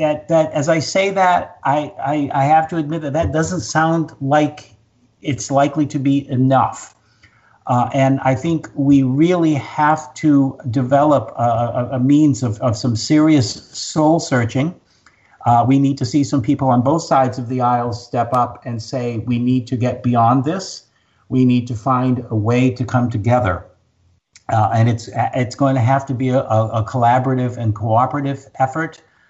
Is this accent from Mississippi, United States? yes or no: no; New Hampshire, United States; In my home state of New Hampshire, Democrats were fortunate